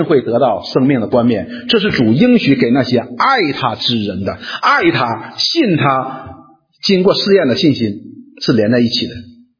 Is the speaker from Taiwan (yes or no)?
no; Northeast China, China; accent: Northeastern; 用我们东北话说就是出来走几步